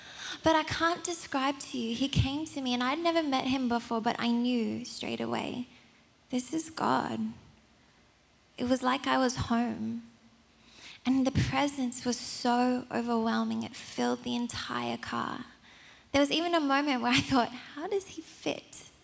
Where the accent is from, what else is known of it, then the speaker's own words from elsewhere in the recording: South Africa; I'm South African because my parents are.